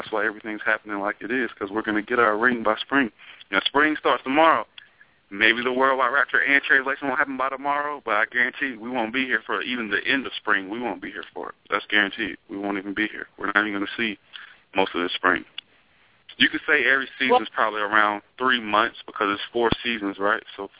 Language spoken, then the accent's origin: English; Williamston, South Carolina, United States; Anderson, good old Anderson County. I'm from Williamston in Anderson, and Williamston's like population of 3,000, small town.